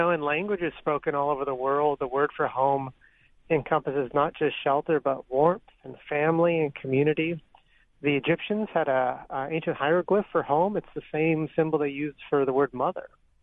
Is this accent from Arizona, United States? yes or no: yes; Winslow, Arizona, United States; Well, I'm a guy that grew up in small town Arizona, and when I think of home, I think of my hometown, which is Winslow, Arizona